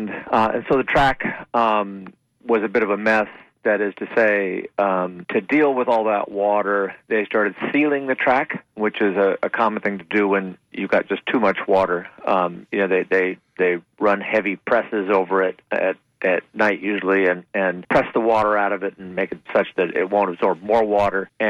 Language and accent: English; California, United States; I'm from Southern California.